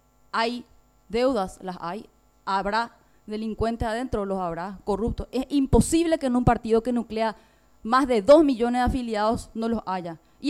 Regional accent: Paraguay; Al final toditos somos paraguayos.

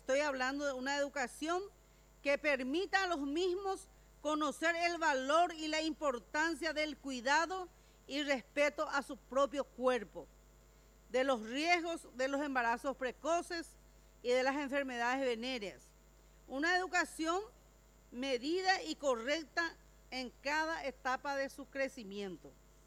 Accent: Paraguay; nos golpea duro como sociedad paraguaya

